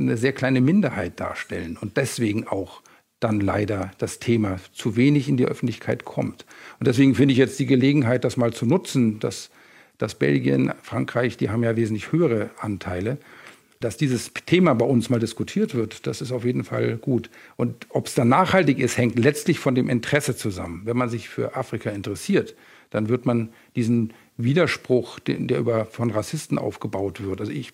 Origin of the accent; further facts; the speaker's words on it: Germany; ich will jetzt auch nicht sagen, ob ich Migrationshintergrund habe, aber ich definiere mich als Deutscher, ganz klar.